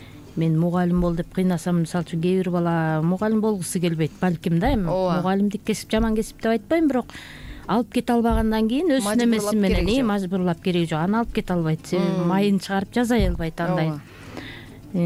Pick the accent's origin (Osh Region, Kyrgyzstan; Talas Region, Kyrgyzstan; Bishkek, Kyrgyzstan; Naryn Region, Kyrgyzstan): Naryn Region, Kyrgyzstan; Naryn; Мен өзүм Нарын шаарында чоңойгом, Нарын шаарында төрөлгөм, Нарын шаарында окугам, англис тили боюнча окуп бүткөм